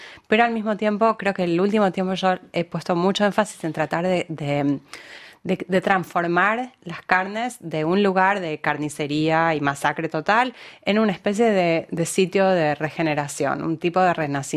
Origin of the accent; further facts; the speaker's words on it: Argentina; yo me crié en Argentina en los años 70s y 80s